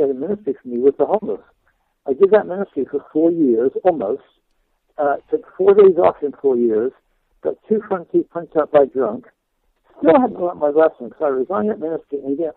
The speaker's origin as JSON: {"language": "English", "region": "England", "country": "United Kingdom", "tie": "born or raised there", "said": "I grew up in South England"}